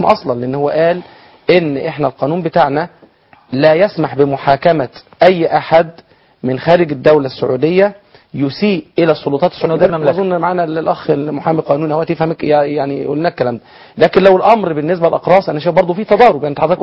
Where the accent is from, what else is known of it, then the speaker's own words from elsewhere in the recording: Egypt; ليه إحنا كمصريين يعني ليه مهانين برا